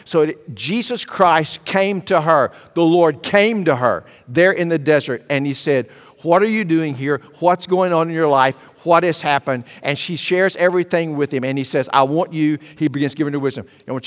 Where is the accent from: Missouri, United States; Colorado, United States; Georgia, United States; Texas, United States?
Texas, United States; Lufkin; And I'll say, I'm from Lufkin, Texas. You know, I'm proud of that.